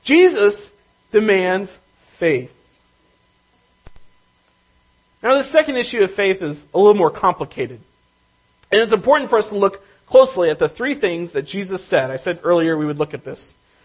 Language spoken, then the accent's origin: English; Atlanta, Georgia, United States; He and I grew up in Atlanta together. We were literally diaper buddies in the church nursery.